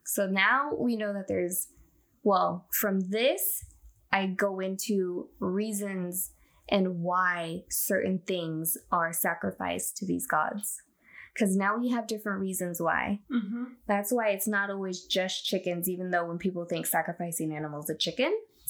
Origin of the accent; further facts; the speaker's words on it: Fort Lauderdale, Florida, United States; I grew up in Fort Lauderdale, not Miami.